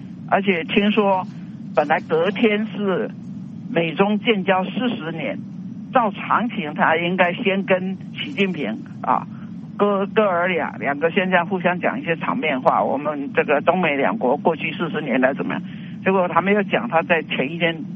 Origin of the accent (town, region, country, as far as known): Taiwan